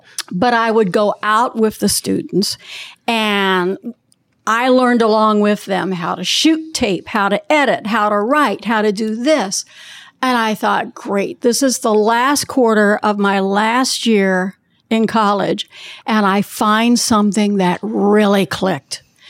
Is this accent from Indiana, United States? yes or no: yes; Connersville, Indiana, United States; I was lucky enough to be able to teach in my hometown of Connersville, Indiana.